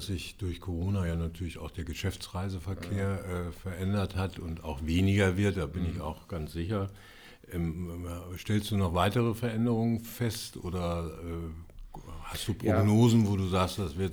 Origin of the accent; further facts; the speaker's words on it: Bielefeld, North Rhine-Westphalia, Germany; born there; Nee, ich bin gebürtiger Bielefelder.